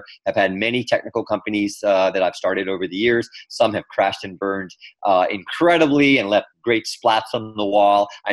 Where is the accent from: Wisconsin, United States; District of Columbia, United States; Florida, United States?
District of Columbia, United States; Washington; also born or lived in India; I was born in India, actually right where Gandhi lived for many years, a couple miles away. Moved to the U.S. when I was one. My dad emigrated here, lived in D.C., grew up there